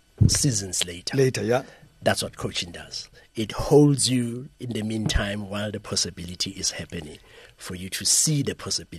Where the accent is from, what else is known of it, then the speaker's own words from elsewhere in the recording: Tembisa, Gauteng, South Africa; They don't know that I grew up in Gotembisa.